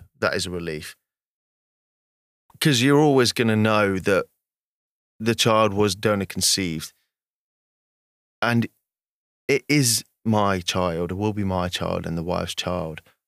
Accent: England, United Kingdom; I do feel very passionate about that just as much as I do that I'm English.

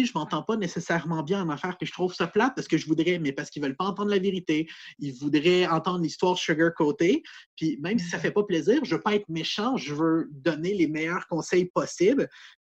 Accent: Quebec, Canada; il n'y a pas plus Québécois que moi par rapport à mes origines. Je veux dire, je suis Canadien, Français d'un côté, j'ai de la descendance anglaise de l'autre côté, j'ai de la descendance française et amérindienne.

